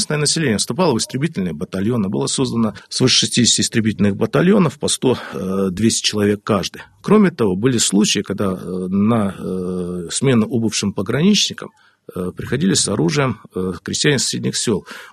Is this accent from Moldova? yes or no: yes; Moldova; Я говорю, я с Молдавии.